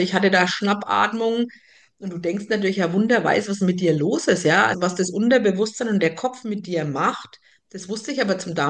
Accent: Kulmbach, Bavaria, Germany; Ich wurde in Kulmbach geboren, habe meiner Heimatstadt noch nie den Rücken gekehrt. Also auf Fränkisch sagt man, ich bin ja waschechter Kulmbacherer. Sesshaft bin ich allerdings am Rande von Kulmbach. Das nennt sich Köthnitz-Ebersbach.

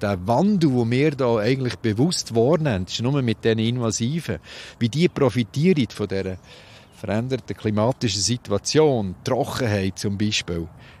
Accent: Switzerland; Aber bei uns in der Schweiz gibt es auch 7 einheimische Arten.

